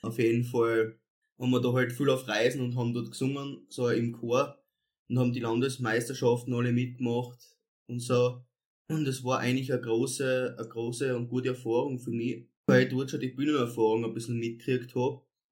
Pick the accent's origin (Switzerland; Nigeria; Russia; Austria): Austria; Edelschrott, Styria; ich komme ja ursprünglich aus dem Bezirk Volzberg, aus Edelschrott, habe dort meine Kindheit verbracht